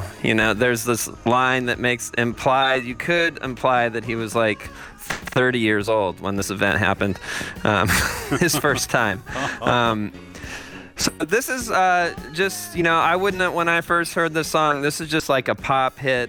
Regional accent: Los Angeles, California, United States; Los Angeles.

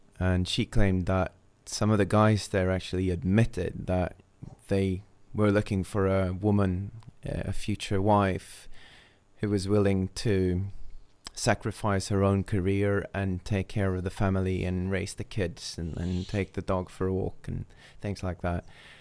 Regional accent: Stockholm, Stockholm County, Sweden; I write and record as a solo artist, and I'm from Stockholm, Sweden.

